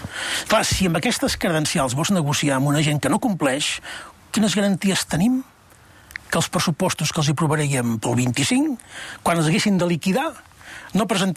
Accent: Catalonia, Spain; Però sóc català.

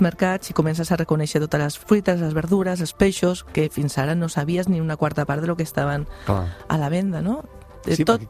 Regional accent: Miranda, Venezuela; he nascut a Venezuela i sempre el meu, on vaig viure, era la part de Barlovento, que era la part negra

